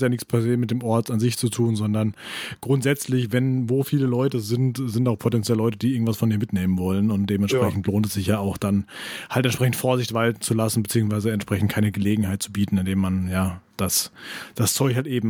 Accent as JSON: {"language": "German", "town": "Frankfurt", "region": "Hesse", "country": "Germany", "said": "ich als Frankfurter muss auch an der Stelle erstmal hier"}